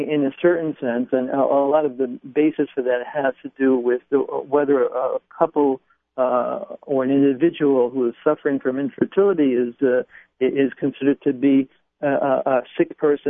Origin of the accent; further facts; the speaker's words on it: Brooklyn, New York, United States; Well, Nachum, I grew up in Brooklyn. I live in Brooklyn. I live in an Orthodox community.